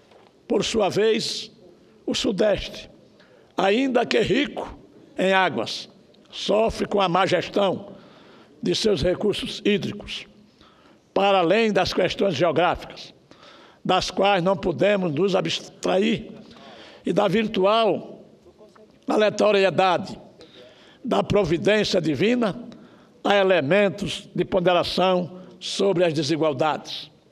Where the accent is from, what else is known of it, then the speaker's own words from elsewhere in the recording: Piauí, Brazil; faz pena quem conheceu, como nós, nordestino do Piauí